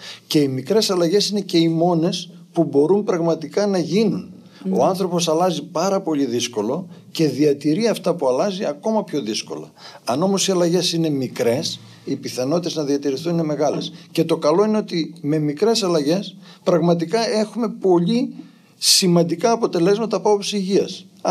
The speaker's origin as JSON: {"language": "Greek", "town": "Arta", "region": "Epirus", "country": "Greece", "tie": "born or raised there", "said": "όπως λέμε στο χωριό μου στην Άρτα."}